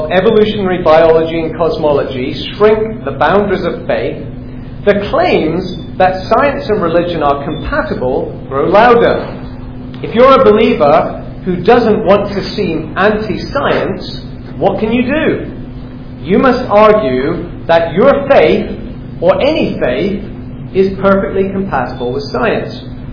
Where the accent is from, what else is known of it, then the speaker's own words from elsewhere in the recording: Scotland, United Kingdom; I come from Scotland, part of Great Britain.